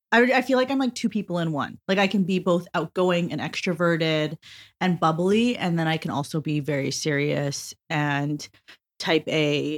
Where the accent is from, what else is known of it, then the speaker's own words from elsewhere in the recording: British Columbia, Canada; also born or lived in Egypt; I immigrated to Canada when I was only 2 months old, and I grew up just outside of Vancouver with my parents